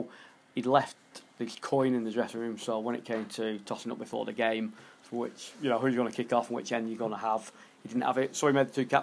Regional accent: Preston, North West England, United Kingdom; Like, I know the guys from Preston, I'll stand, I'm not just standing up for someone in my hometown or whatever

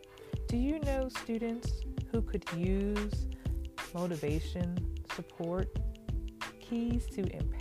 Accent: Philadelphia, Pennsylvania, United States; Born and raised in Philadelphia, graduate of Philadelphia High School for Girls, graduate of Howard University, all because someone just cared.

